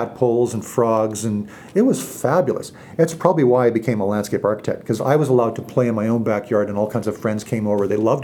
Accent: Burnaby, British Columbia, Canada; I grew up in Burnaby. When I first moved here for my family, they found a small acreage by Lyndhurst Elementary, Lougheed Mall area, where I lived in a forest, grew up in a forest

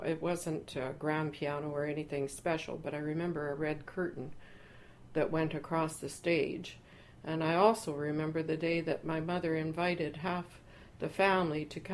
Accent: Burnaby, British Columbia, Canada; I was a very happy youngster, I have to say, growing up in Burnaby.

